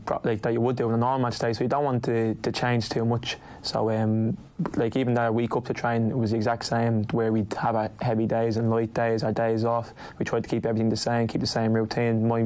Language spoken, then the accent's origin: English; Crumlin, Leinster, Ireland; my father's from Cape Verde Islands, as I think a lot of people have got to know the last few weeks, and my mum is Irish. We grew up in Crumlin. I live in Crumlin all my life.